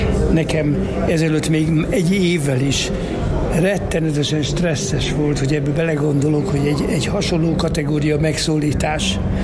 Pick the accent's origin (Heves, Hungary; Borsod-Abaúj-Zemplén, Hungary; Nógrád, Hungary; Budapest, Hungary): Budapest, Hungary; Nagyon öreg legény vagyok. 8 kerületben nőttem föl. 8 kerületben éltem a 70-es években, 80-es években.